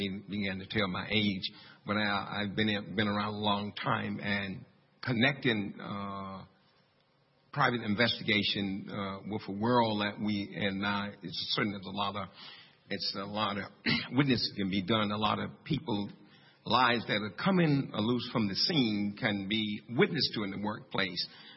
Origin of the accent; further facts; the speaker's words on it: New York City, New York, United States; I'm from New York City.